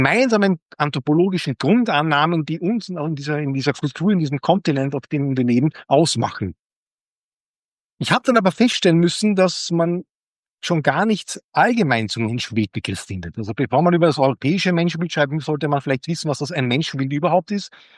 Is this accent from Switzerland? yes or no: no; Austria; das war mir als Österreicher gar nicht so bewusst